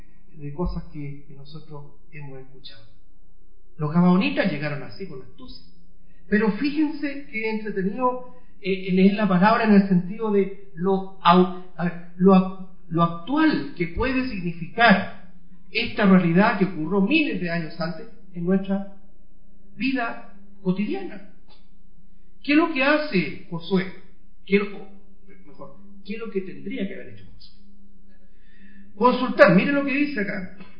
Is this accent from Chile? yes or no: yes; Chile; No tenemos, en otras palabras, como buen chileno, ni para hacer cantar un ciego, decía mi madre.